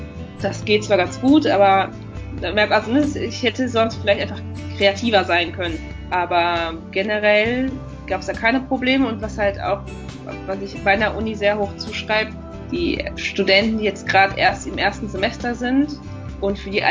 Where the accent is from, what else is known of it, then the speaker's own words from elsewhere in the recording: Germany; now in Argentina; mir fällt das schwer zu sagen, ich komme aus Deutschland und deshalb schreibe ich so.